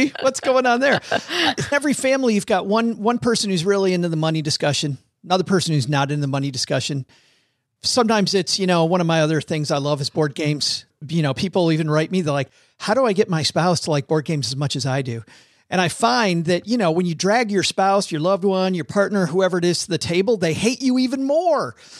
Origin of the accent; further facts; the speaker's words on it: Kalamazoo, Michigan, United States; Well, yeah, I'm a Spartan. And I grew up in Kalamazoo.